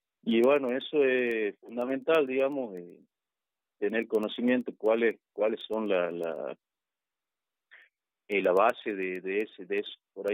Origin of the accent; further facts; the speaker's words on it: Salta, Argentina; born there; nací en Salta, pero bueno, ahora vivo acá en La Viña, vivo acá con mi familia